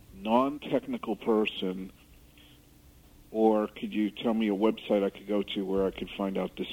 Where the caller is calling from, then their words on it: Brooklyn, New York, United States; Brooklyn.